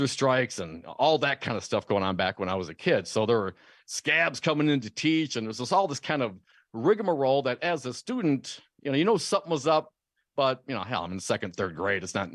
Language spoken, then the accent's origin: English; Stevensville, Wisconsin, United States; So growing up in Stevensville, the school district was Hortonville, Wisconsin. The Hortonville Polar Bears.